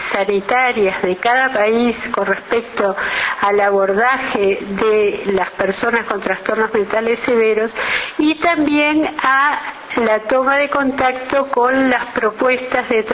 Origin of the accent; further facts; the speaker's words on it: Uruguay; adaptada a cómo somos nosotros los uruguayos.